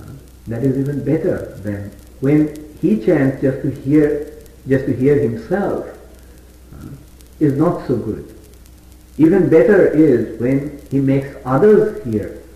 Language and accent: English; India; And I am Indian, so I know more than them.